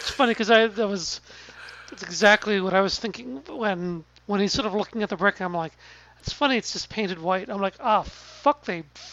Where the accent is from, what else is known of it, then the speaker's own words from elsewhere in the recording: Massachusetts, United States; So some people were pointing out, sort of, I think jokingly, that, like, I'm from Massachusetts.